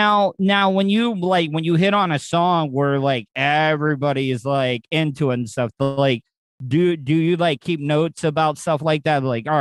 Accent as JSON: {"language": "English", "region": "Florida", "country": "United States", "tie": "born or raised there", "said": "growing up in Florida, we had the Miami, South Florida, like hip hop party music back in the day"}